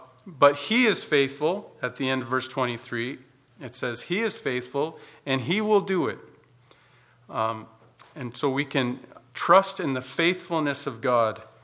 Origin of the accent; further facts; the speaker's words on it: Canada; I prefer a holy handshake because I'm European. So of European background. I'm Canadian